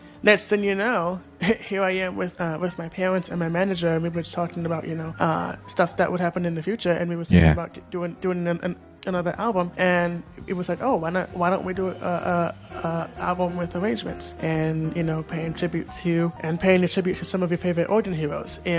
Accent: New Jersey, United States; Growing up in Jersey, honestly, it's still, you know, really fascinating to me, like, you know, learning about, you know, what's around you

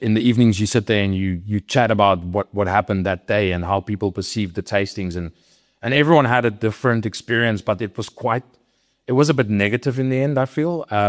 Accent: South Africa; And they kind of look at you, well, you are weird for being South African and you're in America with wine.

